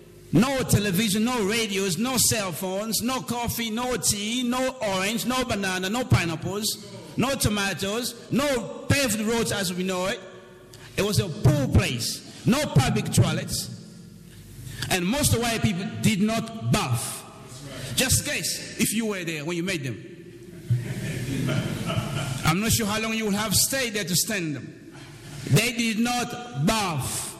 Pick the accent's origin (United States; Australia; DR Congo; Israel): DR Congo; Growing up in the Congo, we were told, I'm sure they say the same thing to you, white people are powerful because in Europe it's cold.